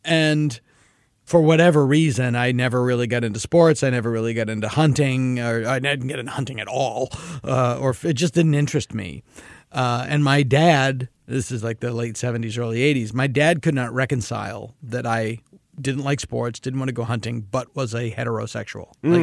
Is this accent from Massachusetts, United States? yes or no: yes; Hopedale, Massachusetts, United States; I grew up on Cemetery Street. That was my address as a child, 9 Cemetery Street in Hopedale, Massachusetts.